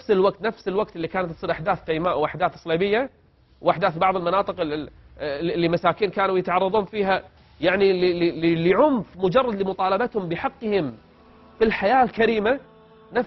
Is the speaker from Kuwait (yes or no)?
yes; Kuwait; المجتمع الحمد لله دين، المجتمع محافظ، مجتمع مسلم، المجتمع عربي اصيل، المجتمع كويتي نظيف